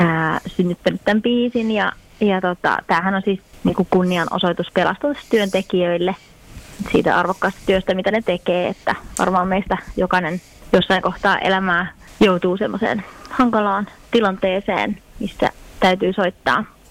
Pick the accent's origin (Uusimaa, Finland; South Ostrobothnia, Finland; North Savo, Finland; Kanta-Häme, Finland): South Ostrobothnia, Finland; Teuva; now in Pietarsaari, Finland; ja mä oon alun perin Teualta kotoisin, mutta tällä hetkellä asustelen Pietarsaaressa eli täällä Pohjanmaalla edelleen.